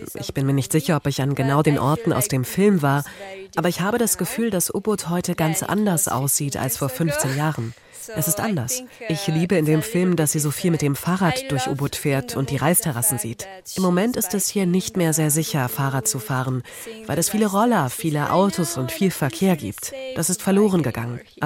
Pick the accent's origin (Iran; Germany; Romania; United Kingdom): Romania; Ich komme aus Rumänien